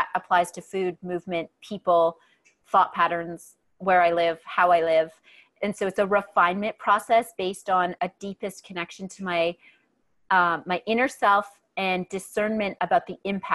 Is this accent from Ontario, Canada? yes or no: yes; Sault Ste. Marie, Ontario, Canada; now in Costa Rica; I'm from Sault Ste. Marie in Northern Ontario, and I live now in Costa Rica on the ocean in the jungle.